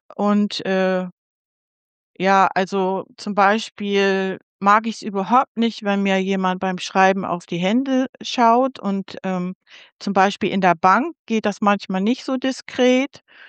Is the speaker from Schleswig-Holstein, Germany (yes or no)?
yes; Elmshorn, Schleswig-Holstein, Germany; Also nach der Grundschule bin ich leider auf die Hauptschule gekommen. Bei uns in Elmshorn machte da gerade die Gesamtschule auf.